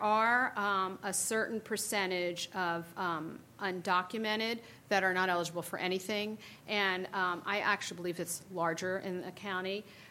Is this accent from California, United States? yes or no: yes; California, United States; I sat there while he was talking thinking, I'm really glad I'm from California